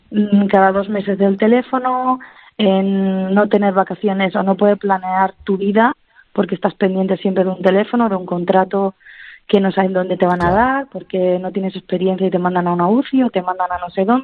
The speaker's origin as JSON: {"language": "Spanish", "country": "Spain", "moved": "as an adult", "lives_now": "Germany", "said": "me quedé sin trabajo en España. Me cerraron las puertas en mi país para trabajar."}